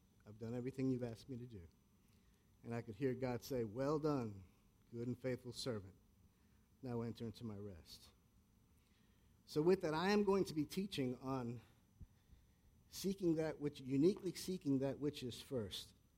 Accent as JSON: {"language": "English", "town": "New York City", "region": "New York", "country": "United States", "tie": "born or raised there", "said": "I was born and raised in the Bronx with not such very nice people."}